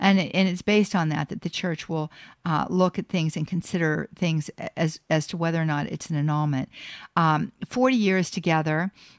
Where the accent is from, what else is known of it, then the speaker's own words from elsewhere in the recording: North Versailles Township, Pennsylvania, United States; I was from the east side of town. You would go, you know, you would go through the Squirrel Hill tunnels, and I grew up in North Versailles Township, and then my parents moved to Churchill